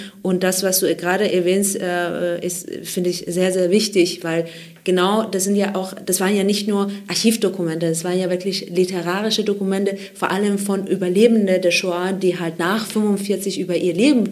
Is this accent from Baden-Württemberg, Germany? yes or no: no; Bavaria, Germany; Ich komme aus Bayern und in Bayern haben wir sehr viel Forschung.